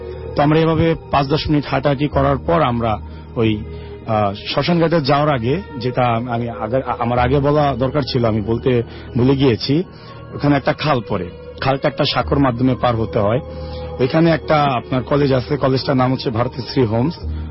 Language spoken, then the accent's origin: Bangla; Mirpur, Dhaka Division, Bangladesh; আমি মিরপুর 4 নম্বর থেকে এসেছি।